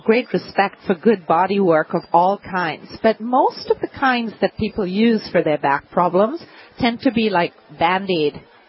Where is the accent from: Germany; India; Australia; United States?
India; also born or lived in Netherlands; I was born in Holland.